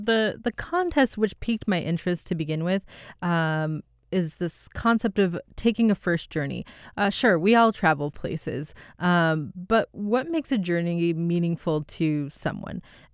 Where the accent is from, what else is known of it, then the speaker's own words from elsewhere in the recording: Kolkata, West Bengal, India; born there; Where I was born in Kolkata is very different than Mumbai or Delhi or Goa.